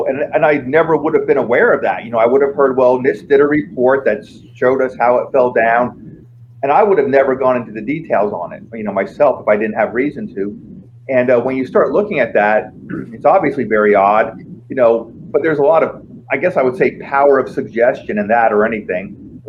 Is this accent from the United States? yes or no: yes; United States; just as a person, and as an American, as a veteran, and as an engineer.